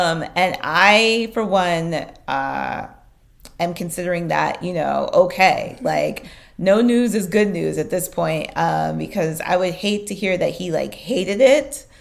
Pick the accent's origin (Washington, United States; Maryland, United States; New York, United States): New York, United States; Brooklyn; when I was younger, specifically growing up in Brooklyn